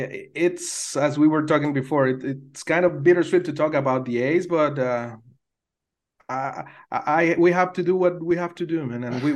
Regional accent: Venezuela; English is a second language; Growing up in Venezuela back there in the 80s

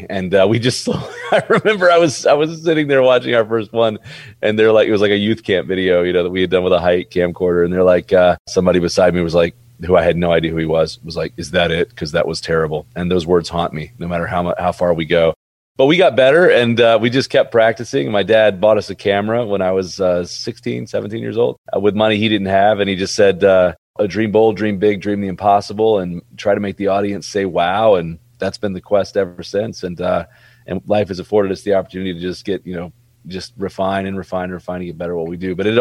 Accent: Alabama, United States; born and raised in Alabama.

